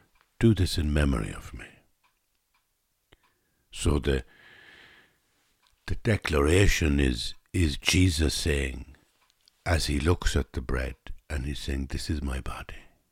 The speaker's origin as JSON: {"language": "English", "country": "Ireland", "moved": "yes", "lives_now": "France", "said": "even when I came from Ireland to France, it seemed much, much more like a different universe than Ireland."}